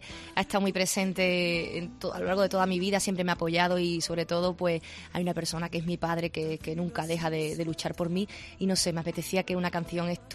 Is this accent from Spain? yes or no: yes; Ceuta, Spain; ya hemos presentado este disco en directo en mi tierra, en Ceuta